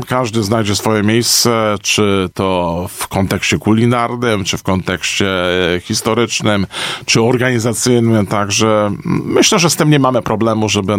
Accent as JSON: {"language": "Polish", "town": "Puck", "region": "Pomeranian Voivodeship", "country": "Poland", "tie": "born there", "said": "ja urodziłem się wprawdzie w Pusku, nie mam takich typowych korzeni kaszubskich"}